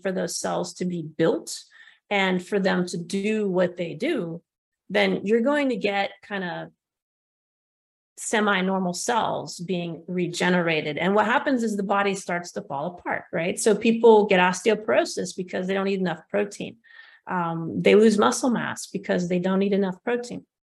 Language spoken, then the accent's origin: English; United States; I mean, I grew up in the United States. We just had a Caribbean culture in our family.